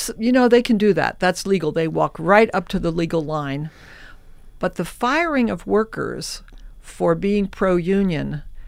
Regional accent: Midwest, United States; I also feel, look, I'm from the Midwest, and I believe that the battle for the heart and soul of America for our next election

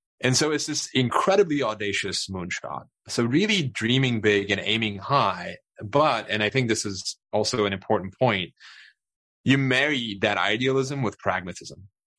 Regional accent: Turkey; I grew up in Turkey, and we lived in a small apartment, and we didn't have reliable access to electricity

